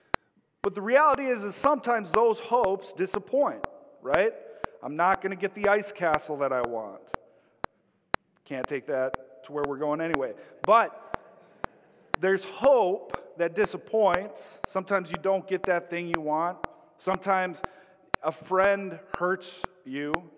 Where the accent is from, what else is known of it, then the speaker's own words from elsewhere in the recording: Minnesota, United States; Let me tell you, again, I'm a Minnesotan through and through.